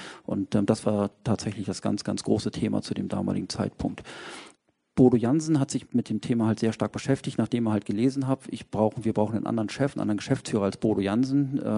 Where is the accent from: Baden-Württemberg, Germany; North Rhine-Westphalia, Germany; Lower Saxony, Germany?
Lower Saxony, Germany; Ich komme aus Niedersachsen.